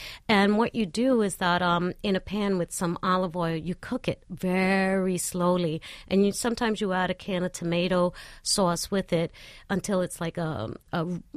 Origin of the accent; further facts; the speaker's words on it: Aguadilla, Puerto Rico; especially in my hometown is Aguadilla, so it's right on the beach.